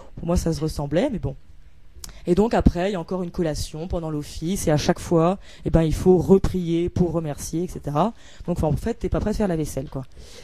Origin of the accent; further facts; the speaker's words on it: Brittany, France; Je trouvais ça très local, parce que donc, je suis bretonne.